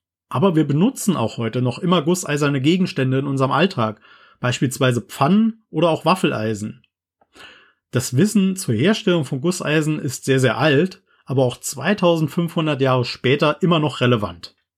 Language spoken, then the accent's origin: German; Germany; Hochöfen kennen wir als Deutsche ganz gut. Als Land, das lange Zeit für seine Kohle- und Stahlindustrie weltbekannt war, haben wir auch so einige Hochöfen in unserem Land gebaut.